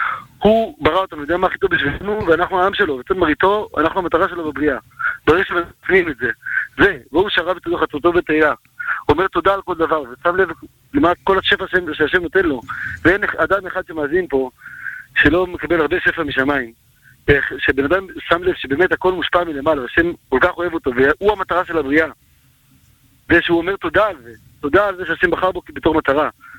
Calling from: Beitar Illit, West Bank, Palestine; ממש ככה. ביתר עילית.

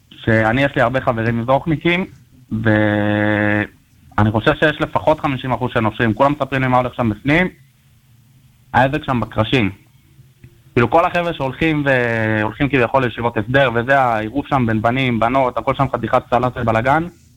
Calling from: Beit Shemesh, Jerusalem District, Israel; אני מבית שמש.

